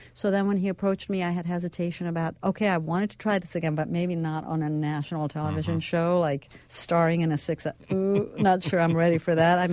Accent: New York, United States; I'm just a New York. I think I'm really a New Yorker through and through, and it's a very strong component.

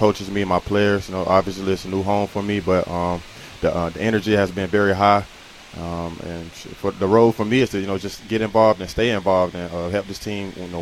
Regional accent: Tuscaloosa, Alabama, United States; born or raised there

